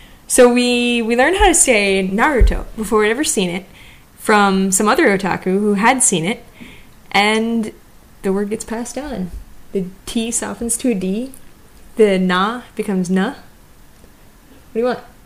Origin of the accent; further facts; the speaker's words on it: Midwest, United States